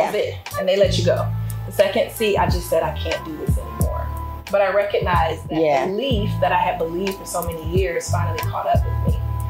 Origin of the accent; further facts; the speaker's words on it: South Carolina, United States; So I grew up in South Carolina.